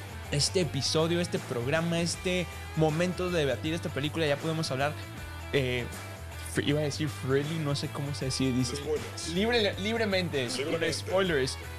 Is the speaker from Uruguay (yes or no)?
no; Monterrey, Nuevo León, Mexico; Recordemos que somos de Monterrey